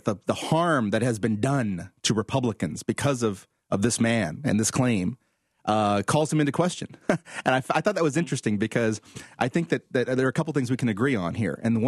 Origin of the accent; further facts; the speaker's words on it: Fresno, California, United States; born there; well, I was born in a hospital in Fresno, California in 1967.